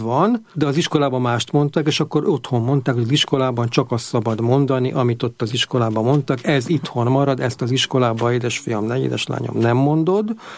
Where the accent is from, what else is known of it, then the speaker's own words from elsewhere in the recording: Budapest, Hungary; also born or lived in Nagyvázsony; akkor Nagyvázsonyból, ahol én születtem, Budapestre költöztünk.